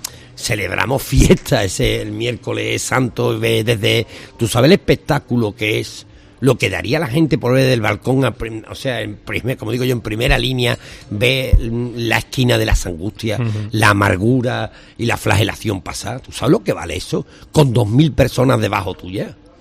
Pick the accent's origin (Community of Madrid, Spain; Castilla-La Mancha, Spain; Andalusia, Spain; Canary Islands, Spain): Andalusia, Spain; Jerez de la Frontera; Yo soy jerezano 100%. O sea, todo lo que esté vinculado a mi tierra y a Jerez de la Frontera, para mí es un honor.